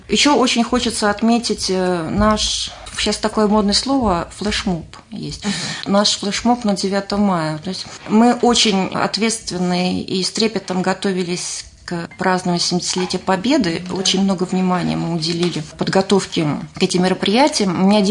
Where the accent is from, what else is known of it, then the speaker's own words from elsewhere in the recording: Ramenskoye, Moscow Oblast, Russia; born there; Да, я здесь родилась, в Раменском.